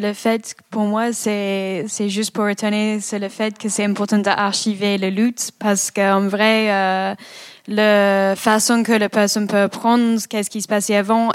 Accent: Ireland; French is a second language; juste dans le dire chez moi en Irlande c'est comme ça.

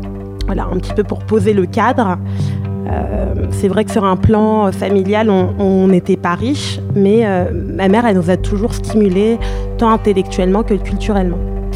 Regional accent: Paris, Île-de-France, France; 27 ans, je suis aujourd'hui journaliste culturelle freelance. Je suis née, j'ai grandi à Paris, mais mes deux parents viennent du Congo-Brazzaville.

